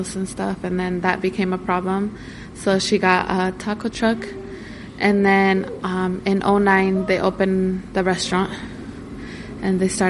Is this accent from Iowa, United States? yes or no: yes; Iowa, United States; also born or lived in California; Then I was born in California in 95. And then they came here when I was like 3 months old to Iowa.